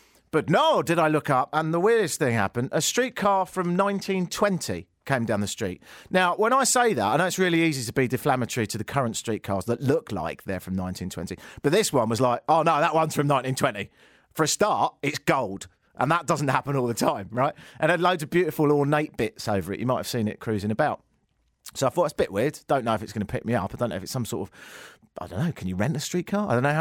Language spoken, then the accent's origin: English; England, United Kingdom; I said, I'm from near London.